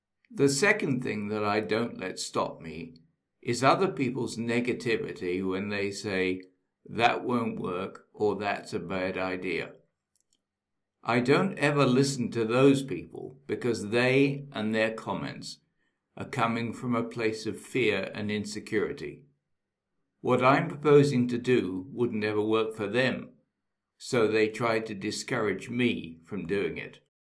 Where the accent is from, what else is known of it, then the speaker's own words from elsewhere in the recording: United Kingdom; I'm British, 69 years old, fast approaching 70